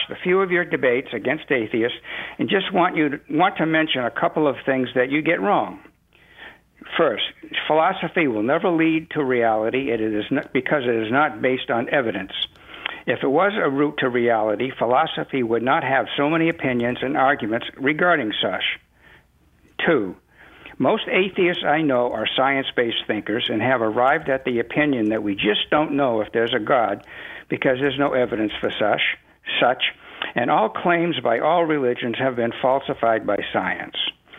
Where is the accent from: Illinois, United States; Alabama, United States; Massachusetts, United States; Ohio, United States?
Massachusetts, United States; Boston; moved away as an adult; now in Charlotte, United States; Okay, I'm 74 years old. I grew up in the Boston, Massachusetts area.